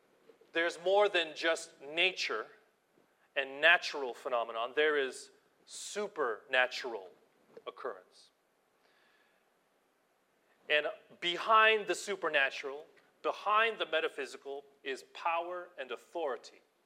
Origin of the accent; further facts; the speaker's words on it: United States; Because I grew up in America where I was taught that God only accepts Christians.